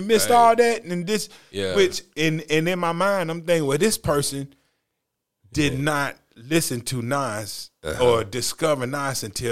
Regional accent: Greensboro, North Carolina, United States; But I'm coming from Greensboro, an area that got

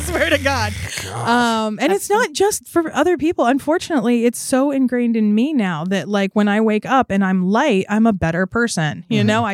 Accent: United States; So I grew up in America, circa now.

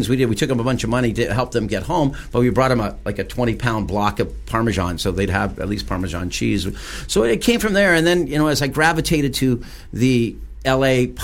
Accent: Claremont, California, United States; But growing up in Claremont, artists were always … was a great artist, and he lived in Claremont.

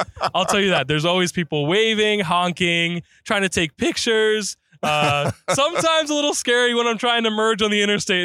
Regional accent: Pennsylvania, United States; now in Midwest, United States; From outside of Philadelphia.

